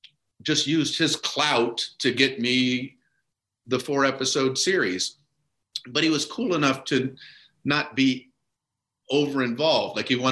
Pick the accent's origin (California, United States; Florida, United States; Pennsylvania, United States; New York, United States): Florida, United States; Miami; I grew up in Miami.